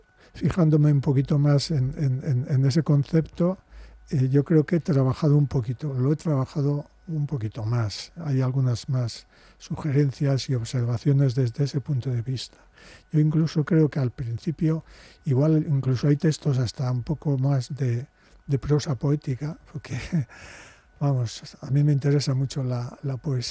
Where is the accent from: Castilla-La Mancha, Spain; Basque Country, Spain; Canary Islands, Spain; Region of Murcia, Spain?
Basque Country, Spain; Bilbao; Yo, que soy de Otxarkoaga.